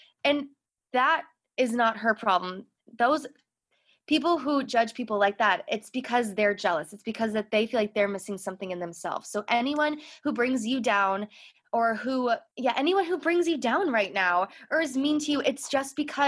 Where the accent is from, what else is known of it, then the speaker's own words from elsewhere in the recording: Chicago, Illinois, United States; I grew up in Chicago, so I had access to Broadway in Chicago